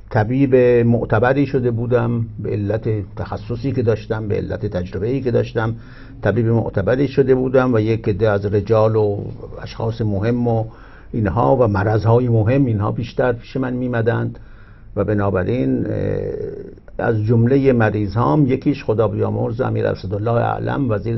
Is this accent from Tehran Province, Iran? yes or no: no; Shiraz, Fars, Iran; moved away as an adult; now in Paris, France; من اهل شیراز هستم، در شیراز متولد شدم، تحصیلات متوسطم رو در شیراز دبیرستان شاپور کردم و بلافاصله بعد از دیپلمم آمدم به پاریس برای تحصیل در پزشکی.